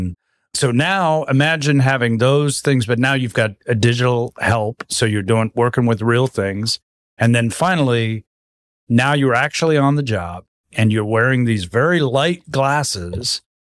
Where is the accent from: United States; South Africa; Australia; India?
South Africa; my father, we're originally from South Africa.